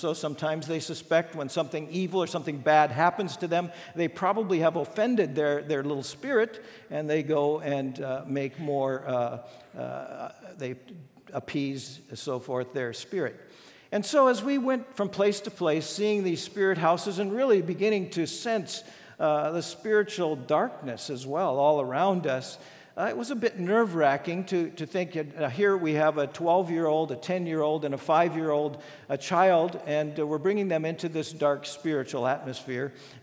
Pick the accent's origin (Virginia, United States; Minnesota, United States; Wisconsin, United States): Minnesota, United States; what we're used to growing up in Minnesota and getting educated at North Central University.